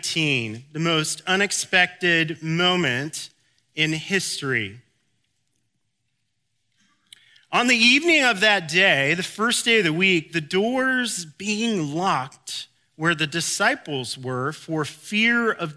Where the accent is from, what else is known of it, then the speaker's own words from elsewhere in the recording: Arizona, United States; My friend Ryan, that I grew up with in Arizona, who loves me deeply